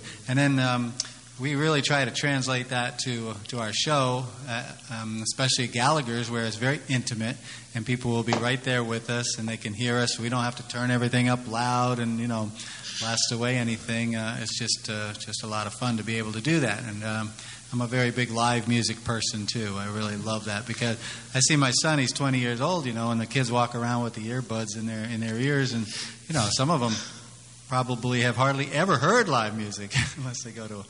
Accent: New York, United States; And I grew up in the Catskills, and I've pretty much played the piano my whole life, as far back as I can remember.

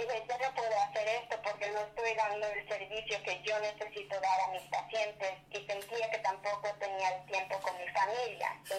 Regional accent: Newburgh, New York, United States; also born or lived in Washington; cuando yo viví en México 7 años y mis papás decidieron regresar a estar cerca de mis abuelos, entonces llegaron a Newburgh. Entonces yo crecí en Newburgh, atendí Newburgh Free Academy

